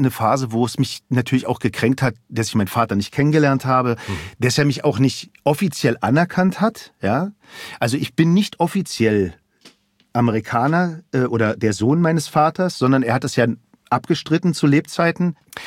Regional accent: Berlin, Germany; Ich bin in Schöneberg in der Stadt groß geworden und wenn ich ins Grüne wollte, bin ich halt zum Wannsee gefahren und so und hatte so mein Grün.

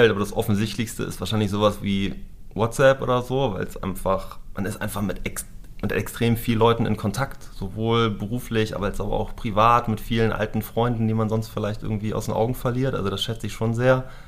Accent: Düsseldorf, North Rhine-Westphalia, Germany; Ich bin ja aus Düsseldorf und großer Fortuna Düsseldorf-Fan.

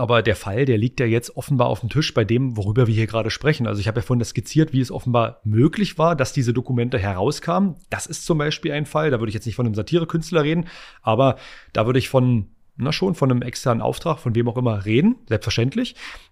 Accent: Saxony-Anhalt, Germany; Ich meine, ich komme aus Sachsen-Anhalt

